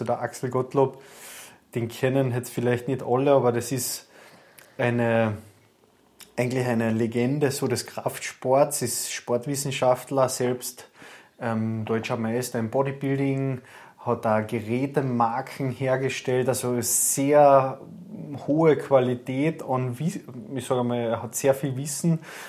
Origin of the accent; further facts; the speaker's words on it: Spittal an der Drau, Carinthia, Austria; Naja, ich bin ja ursprünglich Kärntner, wie man leicht hört. Und ja, ich bin aus Spital da, wo wir jetzt das Studio haben